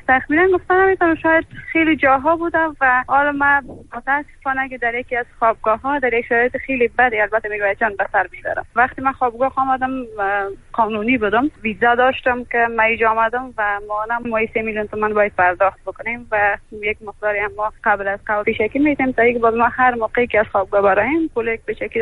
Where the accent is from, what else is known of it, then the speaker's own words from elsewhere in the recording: Afghanistan; من از افغانستان اومدم، در اوایل یک ماه خانه فامیلا بودم و بعدش دنبال خانه گشتم